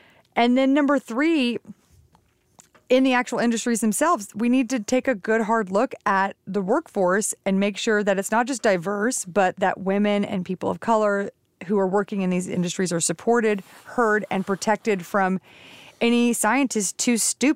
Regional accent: the South, United States; Yes, and I'm from the South.

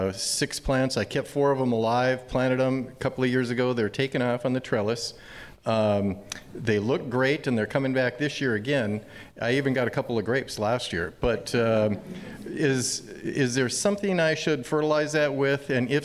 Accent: Iron River, Wisconsin, United States; I'm from Iron River, Wisconsin, sand country.

